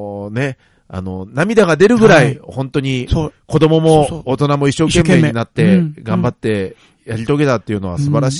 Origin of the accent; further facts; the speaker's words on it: Tokyo, Japan; 一方で我々の地元の東京なんかにおいては